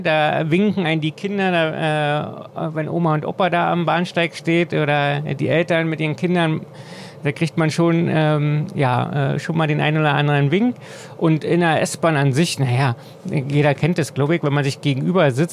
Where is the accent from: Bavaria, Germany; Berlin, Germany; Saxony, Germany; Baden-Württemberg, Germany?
Berlin, Germany; ich als Berliner, mich versteht vielleicht denn ja eher noch